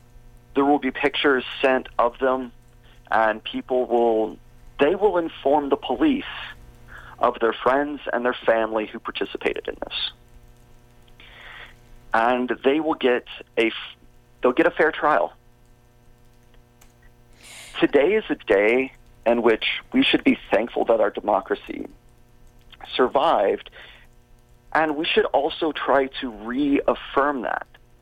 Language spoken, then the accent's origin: English; Kentucky, United States; I'm from Kentucky.